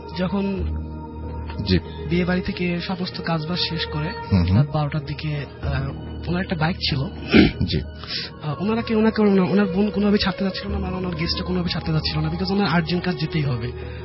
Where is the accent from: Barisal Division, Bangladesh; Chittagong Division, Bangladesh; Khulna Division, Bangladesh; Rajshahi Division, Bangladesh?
Khulna Division, Bangladesh; Khulna; born or raised there; now in Dhaka, Bangladesh